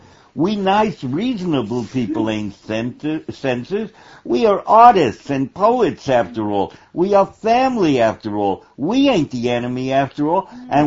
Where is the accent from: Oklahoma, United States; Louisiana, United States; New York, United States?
New York, United States; New York City; I was born and raised in New York, so I had New York inside me all my life.